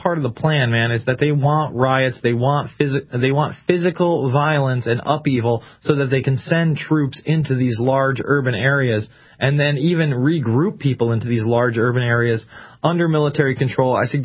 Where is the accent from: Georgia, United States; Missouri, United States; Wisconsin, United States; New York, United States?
New York, United States; I mean, I'm from New York, man.